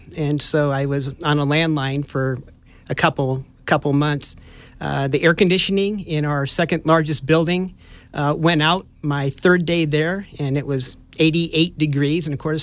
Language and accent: English; Concord, California, United States; now in Juneau, United States; I grew up in the Concord area, so not really an Alaska guy per se. I spent 28 years teaching and administrating in Northern California